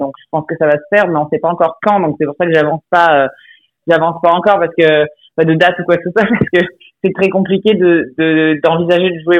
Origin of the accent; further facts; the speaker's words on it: Correns, Provence-Alpes-Côte d'Azur, France; je viens de Corrence, mais le Cotignac, Brignoles, Leval, Montfort, Carcès, c'est des villages qui ont bercé mon enfance